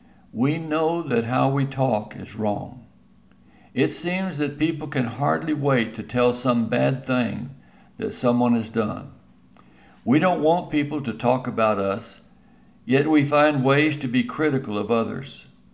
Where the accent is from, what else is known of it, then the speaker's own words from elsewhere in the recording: New Mexico, United States; Growing up in New Mexico ranch country and having a horse at an early age, I learned this truth